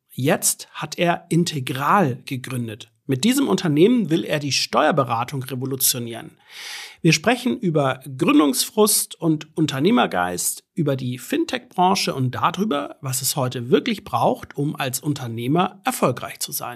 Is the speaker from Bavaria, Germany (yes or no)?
no; Stuttgart, Baden-Württemberg, Germany; born there; ich gebürtiger Stuttgarter bin